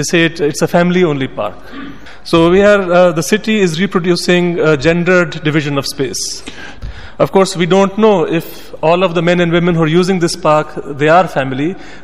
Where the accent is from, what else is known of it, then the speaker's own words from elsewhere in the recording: Pakistan; they immediately want to help me as a Pakistani in a strange city.